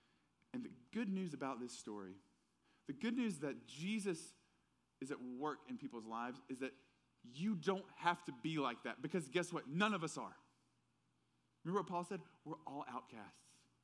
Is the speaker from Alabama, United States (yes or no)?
yes; Tuscumbia, Alabama, United States; accent: southern; now in Texas; I brought her back to Tuscumbia to meet everyone. And you can't, I've lost a lot of my southern accent, sadly, in Texas.